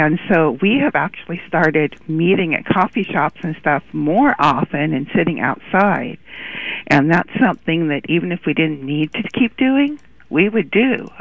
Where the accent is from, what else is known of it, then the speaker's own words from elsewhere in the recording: Pacific Northwest, United States; I grew up in the Northwest in the 70s, and, you know, there were maybe a third of the people that there are now. And so I work in the Northwest.